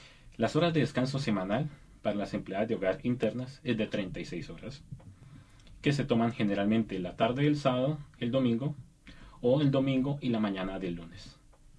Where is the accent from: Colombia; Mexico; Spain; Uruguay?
Colombia; yo soy de Colombia y me voy a ir a vacaciones en el 2013